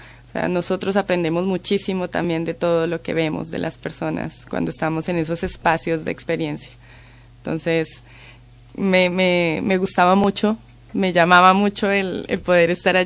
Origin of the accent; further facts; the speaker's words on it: Colombia; now in Madrid, Spain; yo soy de Colombia. Llegué a Madrid pues a hacer el máster, entonces no conocía nada.